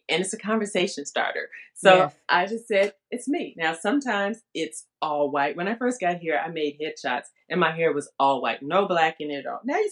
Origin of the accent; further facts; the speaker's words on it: Indianapolis, Indiana, United States; now in Los Angeles, United States; Well, a while ago. I'm from Indianapolis.